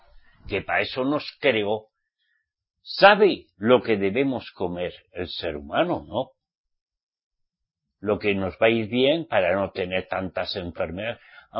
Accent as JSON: {"language": "Spanish", "country": "Spain", "said": "Yo soy español"}